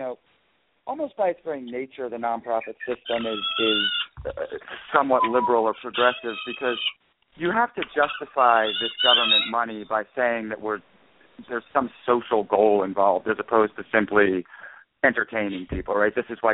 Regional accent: New York, United States; even though I'm from New York here, I don't want to tread

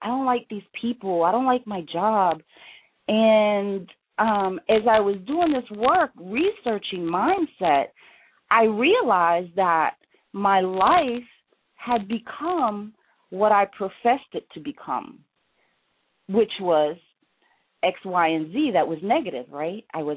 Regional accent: New York, United States; see, I'm from New York, so I rode a lot of trains in the city.

